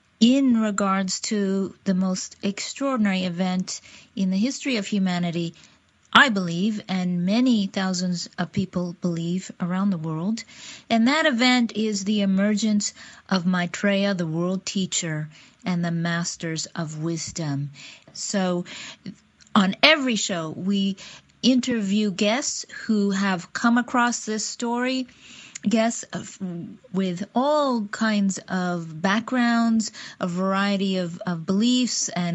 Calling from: Seattle, Washington, United States; I am podcasting from Seattle, Washington

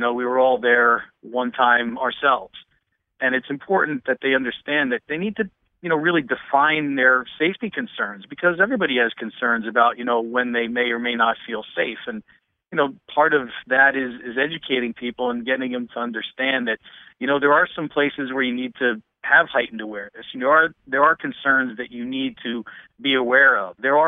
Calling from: Pennsylvania, United States; I'm here from Northeast Pennsylvania.

